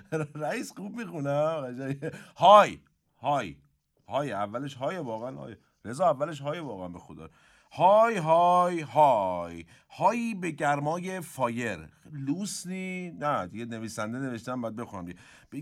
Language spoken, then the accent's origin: Persian; Iran; یعنی ما ایرانیم دیگه.